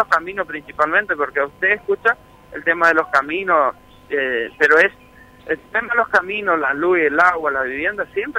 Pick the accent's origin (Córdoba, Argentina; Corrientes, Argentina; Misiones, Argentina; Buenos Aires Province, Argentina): Misiones, Argentina; Paraíso; yo soy de Paraíso, y me acuerdo cuando había 10 casas y hoy hay 1000 casas